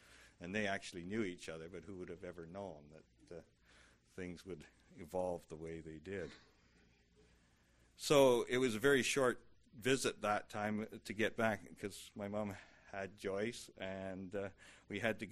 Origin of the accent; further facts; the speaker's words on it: Grassy Narrows, Ontario, Canada; we lived on a little island, a place called Grassy Narrows. It was 50 miles north of Kenora by the way the crow flies.